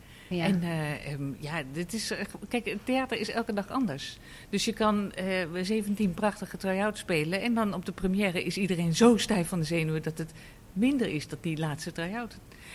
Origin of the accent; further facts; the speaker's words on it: Amsterdam, North Holland, Netherlands; Ik ben geboren en getogen Amsterdamse. En ik ben 30 jaar in de Jordaan woonachtig geweest.